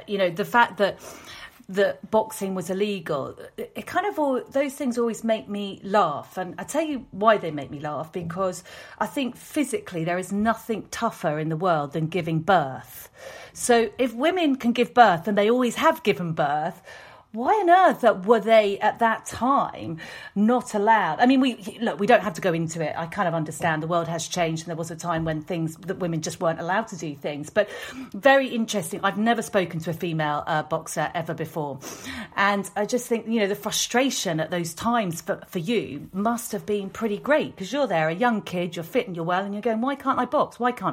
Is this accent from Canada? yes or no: no; Spain; spending a lot of my youth growing up in Spain.